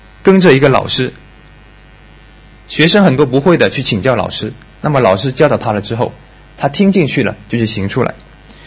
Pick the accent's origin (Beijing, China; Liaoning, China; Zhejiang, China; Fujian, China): Zhejiang, China; Wenzhou; 那么台风我记得它是非常害怕的，源自于四岁的时候我们家乡遭遇了一场前所未有的大台风，死伤无数，就是94年。